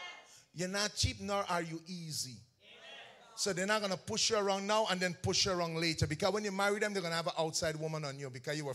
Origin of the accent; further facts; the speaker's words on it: Guyana; Normally, when we were growing up in Guyana, and you see a Bina girl talking on the street, you say, he's reasoning her. Anybody remember that? Yeah, yeah, if you're from Guyana, you know that.